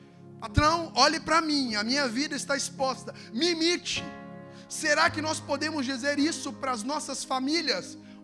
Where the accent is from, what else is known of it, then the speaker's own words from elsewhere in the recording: Belo Horizonte, Minas Gerais, Brazil; quando eu tinha meus 16 para 17 anos, lá na minha cidade em Belo Horizonte, nós decidimos evangelizar os mendigos da cidade.